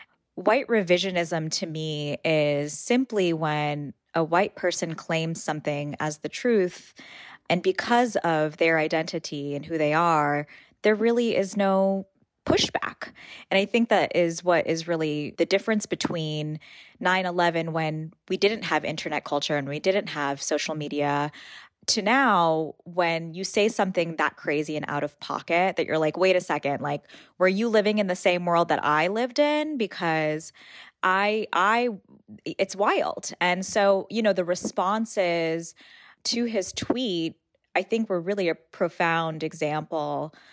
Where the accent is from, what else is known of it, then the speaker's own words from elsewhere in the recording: Port St. Lucie, Florida, United States; the mosque that I grew up closest to in Port St. Lucie, Florida.